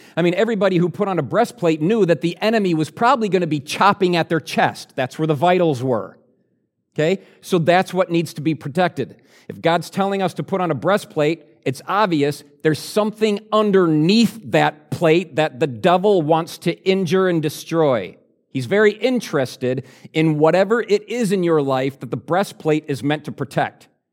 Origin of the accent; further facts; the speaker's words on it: Wisconsin, United States; Well, we grew up in West Central Wisconsin, and the weather there is a little unlike the weather here, thanks to the lake.